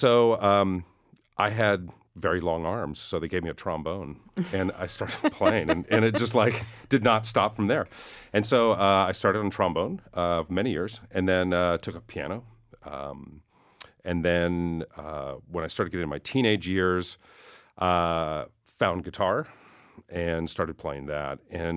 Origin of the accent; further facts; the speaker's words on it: California, United States; growing up in the Silicon Valley